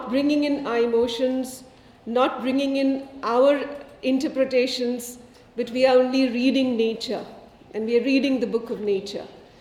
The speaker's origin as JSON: {"language": "English", "country": "India", "said": "I come from India."}